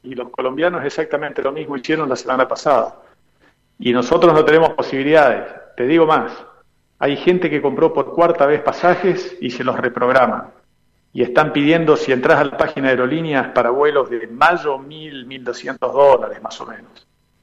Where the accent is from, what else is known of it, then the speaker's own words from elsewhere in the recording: Argentina; para que nos acepten como ciudadanos argentinos para regresar a nuestro país.